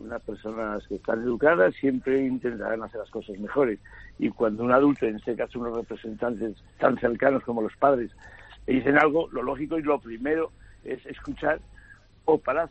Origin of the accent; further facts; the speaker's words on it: Zaragoza, Aragon, Spain; yo soy de Zaragoza